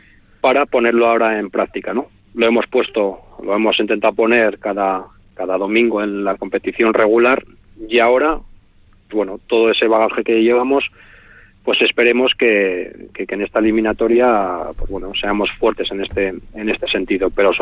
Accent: Vitoria, Basque Country, Spain; Sí, yo soy de Vitoria, claro, sé nadar.

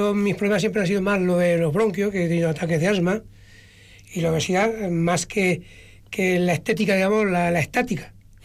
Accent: Extremadura, Spain; Yo cuando estaba de vacaciones, soy extremeño, en el pueblo

